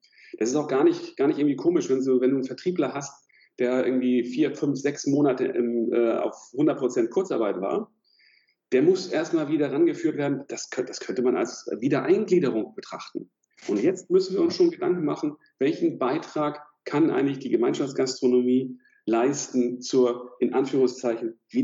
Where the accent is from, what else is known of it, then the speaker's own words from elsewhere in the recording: Fehmarn, Schleswig-Holstein, Germany; born there; Ich bin auf der Ostseeinsel Fehmarn geboren worden.